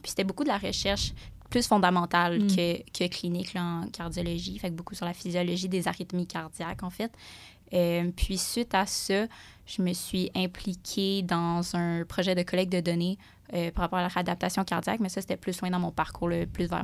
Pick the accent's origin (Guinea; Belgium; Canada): Canada; Saint-Hyacinthe, Quebec; J'ai fait mon secondaire à l'École d'éducation internationale à McMaster, puis mon cégep, c'était juste le cégep le plus proche de chez moi, à Saint-Hyacinthe.